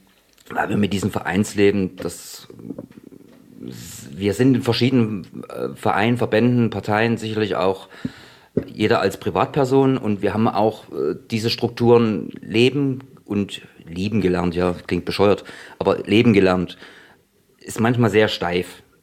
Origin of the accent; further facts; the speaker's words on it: Thuringia, Germany; Wir sind jetzt aus dem Ilmkreis, klar, aber es ist eigentlich ein gesellschaftlich weiterführendes Problem.